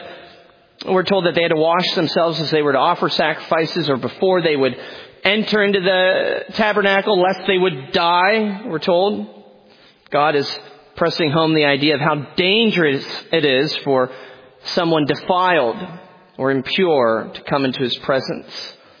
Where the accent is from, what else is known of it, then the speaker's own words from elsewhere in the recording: Pennsylvania, United States; moved away as an adult; now in Kalamazoo, United States; I am a proud PA resident, born and bred. The Lord had other plans, though, so we're in Michigan now